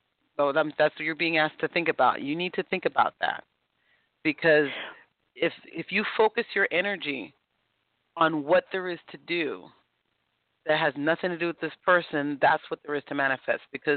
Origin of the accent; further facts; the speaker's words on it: San Francisco, California, United States; oh my God, I'm from San Francisco.